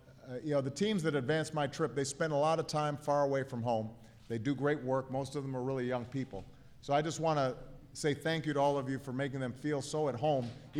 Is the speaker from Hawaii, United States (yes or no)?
yes; Hawaii, United States; Now, I grew up in Hawaii, which obviously the weather is a little different.